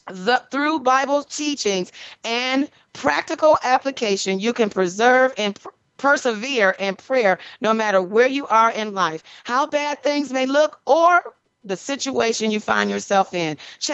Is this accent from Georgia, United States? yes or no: no; Detroit, Michigan, United States; I love you guys in Detroit, my hometown.